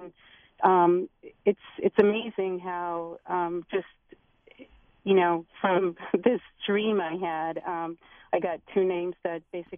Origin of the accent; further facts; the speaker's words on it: Israel; now in United States; And I come from Israel, and my husband is from the States.